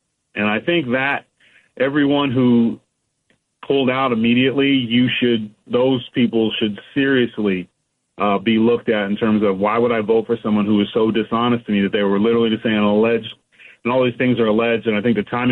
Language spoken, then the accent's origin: English; California, United States; And I grew up in California, so I was like, you filled up all of them?